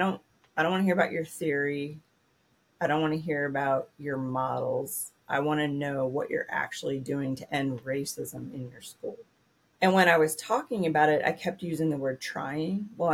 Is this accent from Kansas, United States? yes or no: no; Pennsylvania, United States; So for myself, as a white woman growing up in Eastern Pennsylvania, that there's a particular way that I learned how to be in the world.